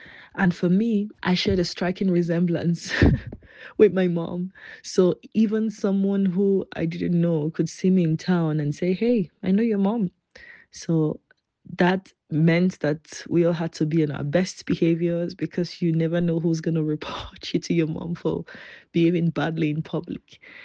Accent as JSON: {"language": "English", "country": "Nigeria", "said": "I will go ahead to describe myself as a Nigerian pharmacist who did not follow the regular path."}